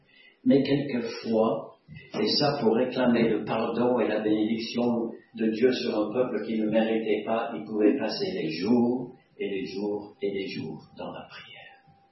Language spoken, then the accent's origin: French; United States; Vous savez, j'ai grandi aux États-Unis et j'ai écouté les autres prier et j'ai commencé à prier.